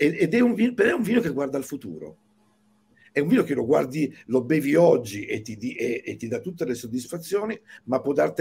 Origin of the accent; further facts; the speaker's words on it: Sicily, Italy; perché noi siamo siciliani, noi siamo un'isola, noi accogliamo